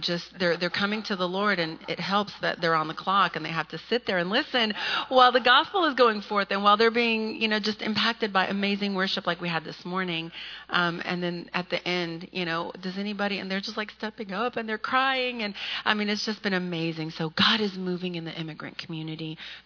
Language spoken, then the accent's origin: English; Nashville, Tennessee, United States; I'm from, actually, I grew up here in Nashville. So I moved here as a little girl when I was 9 years old in 85. And grew up being the only Hispanic American girl in all of the schools that I was